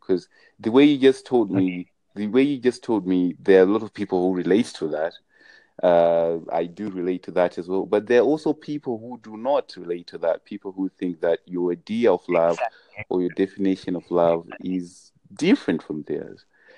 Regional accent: Zimbabwe; moved away as an adult; now in United States; I was born in Zimbabwe. I stayed there for the first 18 years of my life, and then after that I came here for college and I've been here for quite some time now.

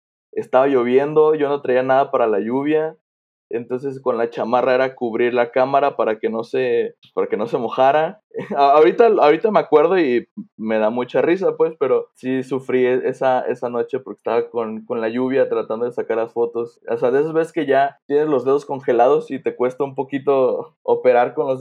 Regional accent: Michoacán, Mexico; moved away as an adult; now in Guadalajara, Mexico; yo me vengo a vivir a Guadalajara, porque yo no soy de Guadalajara, yo soy de Michoacán.

